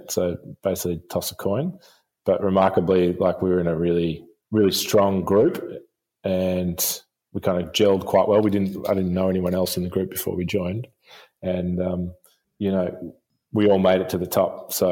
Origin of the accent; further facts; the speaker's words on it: Sandringham, Victoria, Australia; now in Phillip Island, Australia; I grew up in Sandringham in Bayside.